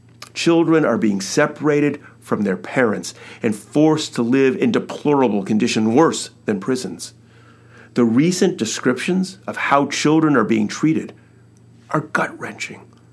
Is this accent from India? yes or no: no; United States; not in my name, as an American.